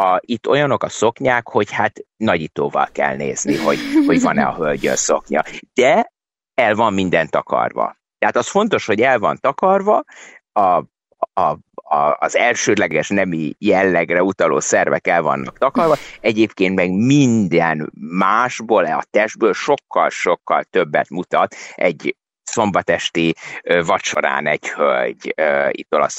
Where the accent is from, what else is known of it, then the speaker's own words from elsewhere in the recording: Hungary; Magyarország ilyen szempontból lehet, hogy azért, mert magam is magyar vagyok, azért mégis így szocializált alapvetően